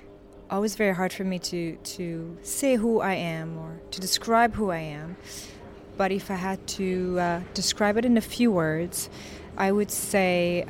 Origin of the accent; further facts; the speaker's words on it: Canada; also born or lived in New York; I'm also Canadian, where I've lived most of my life. I'm also a New Yorker, where I've lived a very long time